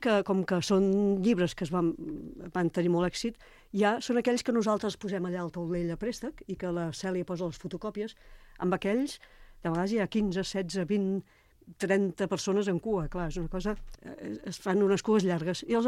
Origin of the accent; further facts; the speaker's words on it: Barcelona, Catalonia, Spain; a més a Gràcia, que jo sóc de Gràcia i ho conec